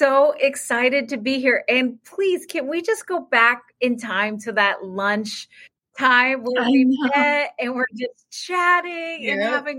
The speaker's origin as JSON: {"language": "English", "region": "Florida", "country": "United States", "said": "At the time we were living in Florida, we are originally from Florida."}